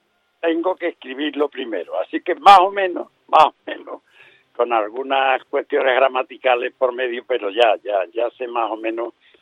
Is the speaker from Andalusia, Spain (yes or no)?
yes; Alcalá del Río, Andalusia, Spain; cuando nosotros estamos en Utrera o en mi pueblo, que es Alcalá del Río, celebrando una misa